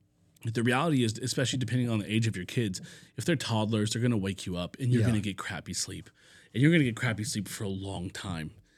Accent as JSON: {"language": "English", "region": "Washington", "country": "United States", "tie": "born or raised there", "said": "I grew up in the Seattle area. We have family in Vancouver, so shout out to Vancouver."}